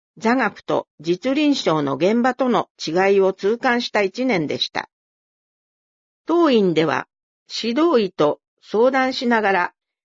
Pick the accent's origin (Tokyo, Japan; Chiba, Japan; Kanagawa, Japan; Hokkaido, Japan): Kanagawa, Japan; Yokosuka; now in Tajimi, Japan; 私は神奈川県横須賀市出身です。